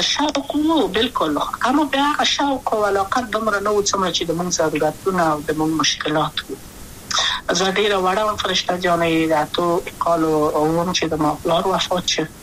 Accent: Kabul, Afghanistan; also born or lived in Maidan Wardak; د کابل په تختپل سیمه کې یم او لویا شویم کابل که یم

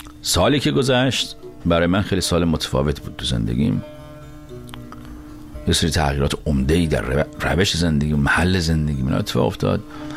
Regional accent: Iran; moved away; من از ایران مهاجرت کردم

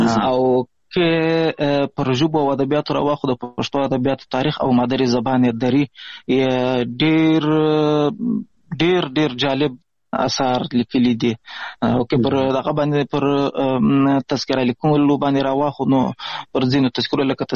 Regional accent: Pishin, Balochistan, Pakistan; also born or lived in Ghazni; زه خو اصلا د افغانستان د غزنی ولایت اوسیدونکی یم. د مهاجرت شپې ورځې په پاکستان کې تیروم، په پاکستان کې زیږیدلی یم. د کوټې سره نږدې پښین ښار ګوټ ورته وایي، په دې پښین ښار کې اوسېږم.

